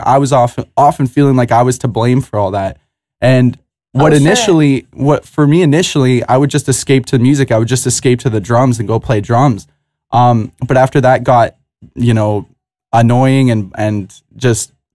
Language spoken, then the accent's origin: English; Chatham-Kent, Ontario, Canada; I grew up in Chatham, Kent, Ontario. It's just a small town in Canada. And I love it.